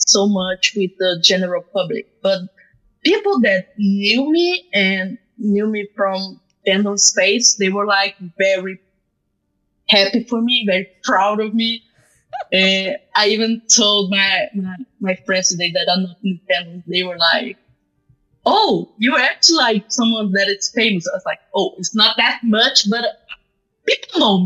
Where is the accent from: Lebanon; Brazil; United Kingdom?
Brazil; I was like screaming a lot that I was from Brazil.